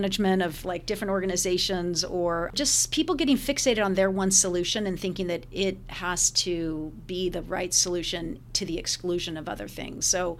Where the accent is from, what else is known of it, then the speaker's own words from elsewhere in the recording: California, United States; And then I decided I wanted to come back to my home state of California after winning that campaign.